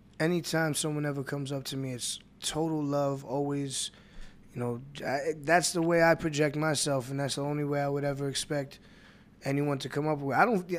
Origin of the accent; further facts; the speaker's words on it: New York, United States; I'm from New York, man. He ruined my childhood.